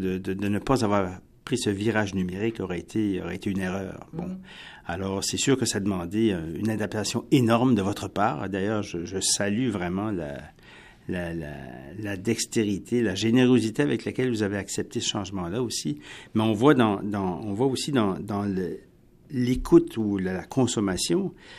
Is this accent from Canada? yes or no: yes; New Brunswick, Canada; born there; quand j'étais jeune, parce que moi je suis né au Nouveau-Brunswick